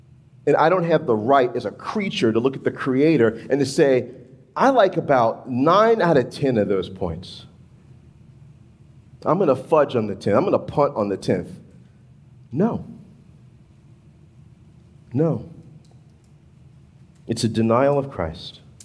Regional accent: the South, United States; And I'm from the South. We're like, you know, deep frying cures everything, right?

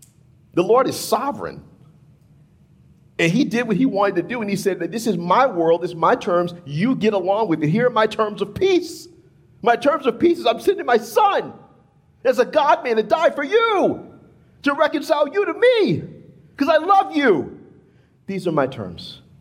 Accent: the South, United States; And I'm from the South. We're like, you know, deep frying cures everything, right?

